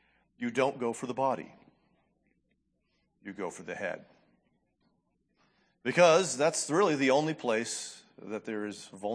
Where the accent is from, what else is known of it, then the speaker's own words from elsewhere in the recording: New Hampshire, United States; I grew up in New Hampshire. The only kind of snakes I ever saw as a kid growing up were garter snakes.